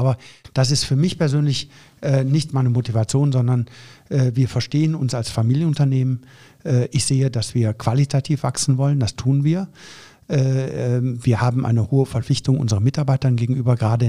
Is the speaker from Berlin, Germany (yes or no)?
no; Meerbusch, North Rhine-Westphalia, Germany; also born or lived in Hüls / Neuss; Ich bin in Hüls geboren, der Heimatstadt meiner Mutter. Habe dann die ersten 2 Lebensjahre in Neuss gewohnt und wohne seit derzeit dann in Meerbusch, in Büderich.